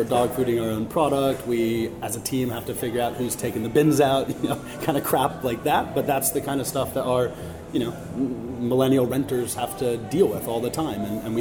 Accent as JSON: {"language": "English", "country": "United States", "tie": "born or raised there", "moved": "as an adult", "lives_now": "United Kingdom", "said": "I've been in the UK for 7 years now, since 2010. I was born in the UK originally, but I grew up in the States"}